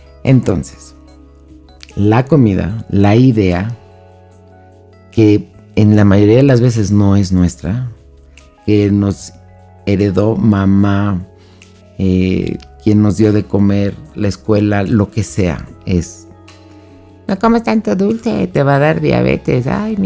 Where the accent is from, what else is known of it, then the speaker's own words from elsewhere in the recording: Mexico; En México, de donde yo soy, hay una universidad que se abrió